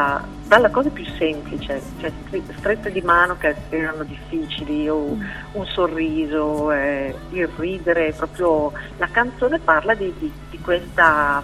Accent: Lombardy, Italy; andavo ad un fiume che c'è vicino al mio paese natale, in provincia di Brescia.

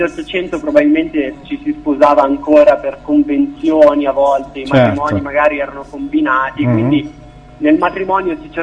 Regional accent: Alessandria, Piedmont, Italy; io innanzitutto vengo da Alessandria, sono un cantautore, se così si può chiamare, alessandrino

